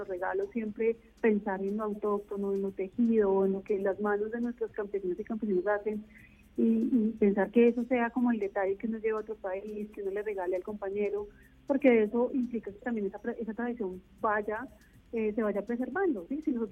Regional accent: Colombia; en esa identidad que nos junta, que nos une como colombianos y colombianas.

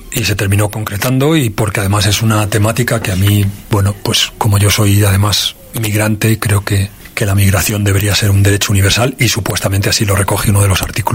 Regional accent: Madrid, Community of Madrid, Spain; born there; aunque yo no nací en el País Vasco, yo nací en Madrid, pues desde jovencito mis amigos siempre empezaron

